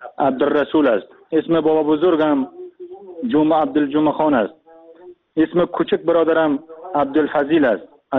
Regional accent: Afghanistan; now in Turkey; من از افغانستان اومدم به ترکیه.

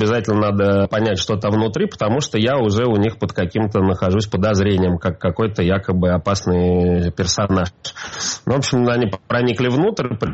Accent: Moscow, Russia; я москвич, в Москве зарегистрирован.

